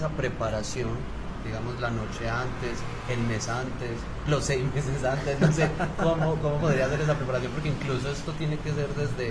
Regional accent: Medellín, Antioquia, Colombia; La cultura silletera está íntimamente ligada al sentir de nosotros como antioqueños, como medellinenses, incluso como colombianos, diría yo.

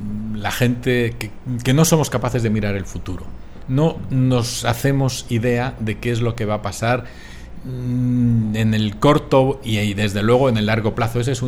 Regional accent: Madrid, Community of Madrid, Spain; Y además se da la circunstancia de que yo de pequeño en Madrid vivía

